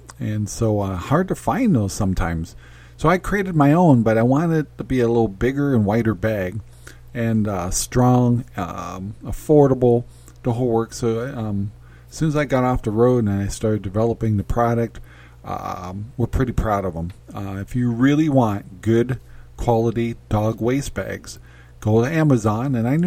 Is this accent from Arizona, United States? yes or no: yes; Arizona, United States; maybe I'm more sensitive to it because I'm from Arizona.